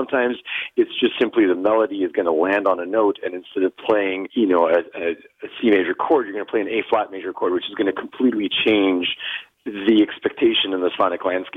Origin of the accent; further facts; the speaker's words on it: Ottawa, Ontario, Canada; now in Toronto, Canada; I'm based in Toronto. I'm originally from Ottawa, and I came here during my studies and never left.